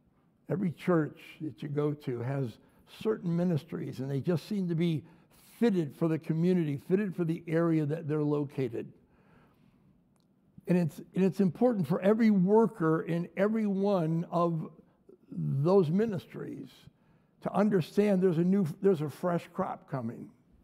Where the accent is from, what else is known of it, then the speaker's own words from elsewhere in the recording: Detroit, Michigan, United States; as you travel around the world and you tell someone you're from Detroit